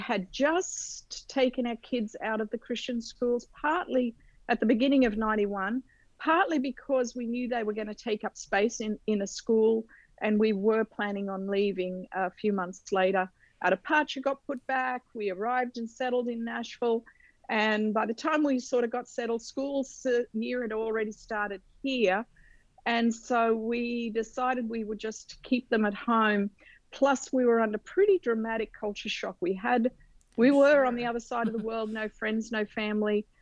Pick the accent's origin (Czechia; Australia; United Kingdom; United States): Australia; moved away; We are originally from Australia, but moved here 30 years ago.